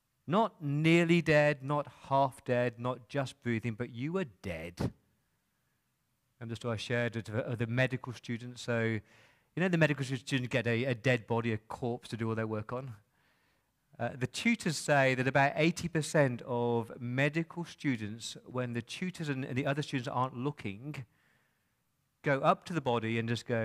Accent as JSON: {"language": "English", "region": "England", "country": "United Kingdom", "said": "I'm an Englishman."}